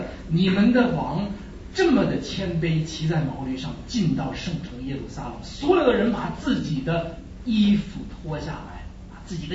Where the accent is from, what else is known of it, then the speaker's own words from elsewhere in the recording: Beijing, China; 我是北京二山的